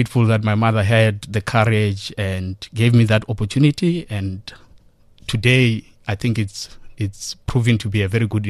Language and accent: English; Bushbuckridge, Mpumalanga, South Africa; And what I found interesting along the journey of growing up in Bushbuck Ridge